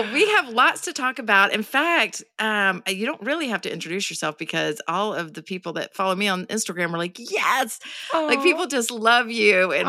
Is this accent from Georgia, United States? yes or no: yes; Georgia, United States; My sister, we grew up in Georgia